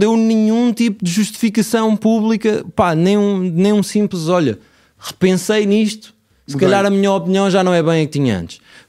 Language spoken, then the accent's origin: Portuguese; Torres Novas, Centro, Portugal; Eu sou de Torres Novas. Sou de Torres Novas, mas já vivo cá.